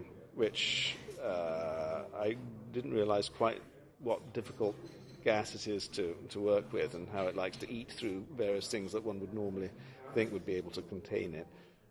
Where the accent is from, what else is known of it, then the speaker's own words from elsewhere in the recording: United Kingdom; The thing is that I'm British